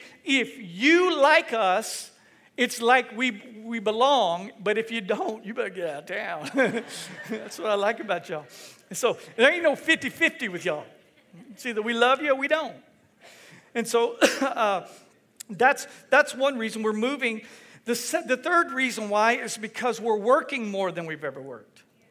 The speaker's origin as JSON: {"language": "English", "region": "Texas", "country": "United States", "moved": "as an adult", "lives_now": "Louisiana, United States", "said": "I'm not originally from here. Heidi and I aren't. We're from Texas. But we got to Louisiana as quick as we could. Louisiana's home, and so we love it here."}